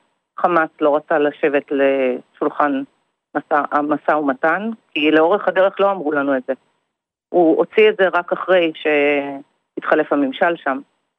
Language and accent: Hebrew; Kfar Saba, Central District, Israel; אנחנו מכפר סבא